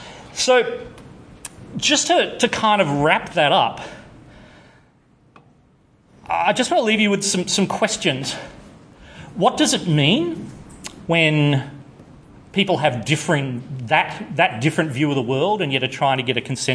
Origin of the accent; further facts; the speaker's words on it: Adelaide, South Australia, Australia; Bear in mind that I'm from Adelaide originally.